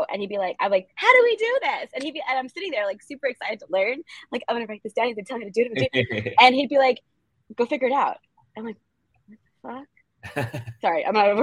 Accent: Los Angeles, California, United States; So I'm born and raised in Los Angeles.

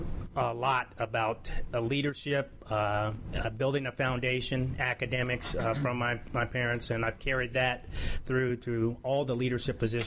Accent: Tuskegee, Alabama, United States; born there; As I mentioned, I was born in Alabama. I was born in Tuskegee.

